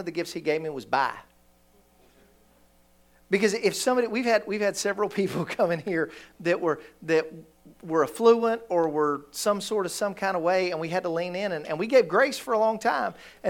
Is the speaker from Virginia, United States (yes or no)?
yes; Bristol, Virginia, United States; So I'm from the Bristol, Virginia, Tennessee line, and I have a brother-in-law that's from here.